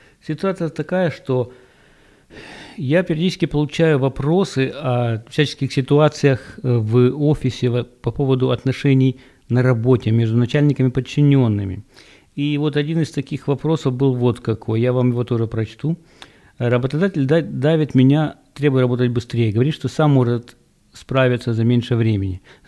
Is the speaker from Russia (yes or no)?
no; United States; Ну, и я, конечно … из Америки.